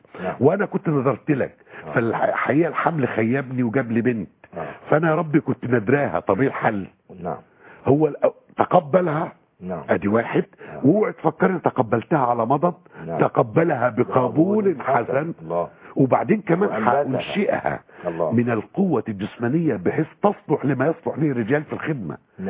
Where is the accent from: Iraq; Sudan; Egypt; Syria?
Egypt; Upper Egypt; المرأة عندنا في الصعيد